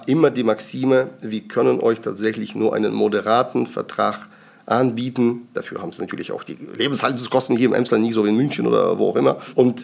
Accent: Omsk, Omsk Oblast, Russia; German is a second language; now in Germany; Also nach Deutschland bin ich im Januar 1995 gekommen mit meiner Familie. Ja, was dahinter steckt, wir sind halt die typischen Russland-Deutsche

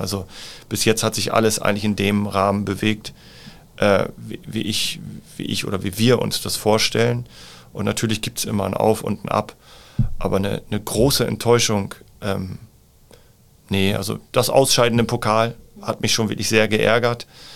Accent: Northern Germany, Germany; Ich bin ja als Hanseat, als Norddeutscher, ich freue mich dann häufig auch eher nach innen.

